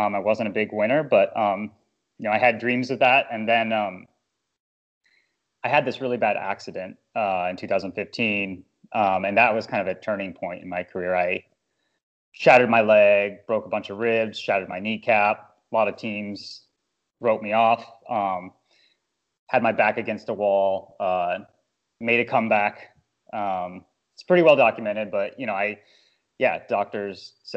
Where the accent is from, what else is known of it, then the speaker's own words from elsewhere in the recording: Boulder, Colorado, United States; I grew up in Boulder, Colorado, hotbed of cycling.